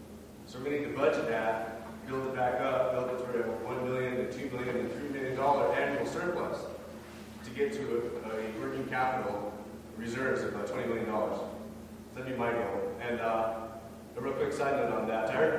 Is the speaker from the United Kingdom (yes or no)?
yes; Scotland, United Kingdom; I'm a Scot.